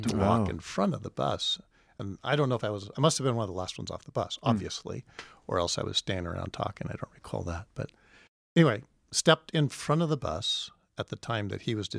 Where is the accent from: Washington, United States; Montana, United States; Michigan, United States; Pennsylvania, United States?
Washington, United States; I'm mostly Washingtonian.